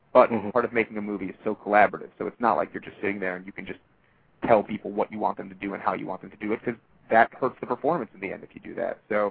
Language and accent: English; New York City, New York, United States; you know, I'm from New York City, he's from Texas, you know, he's a rancher. I've never seen a cow in my life, literally.